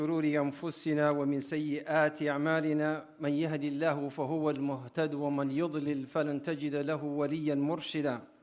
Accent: Somalia; also born or lived in Canada; I'm originally from Somalia, but I lived in Canada. And I don't know if you can understand my accent because you guys talk too fast.

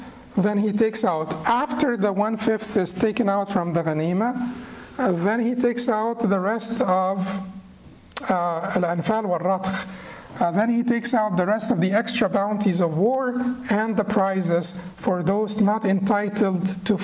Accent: Egypt; But I'm from Egypt.

